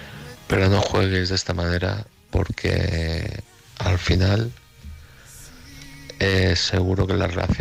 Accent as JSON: {"language": "Spanish", "town": "Madrid", "region": "Community of Madrid", "country": "Spain", "said": "de Madrid."}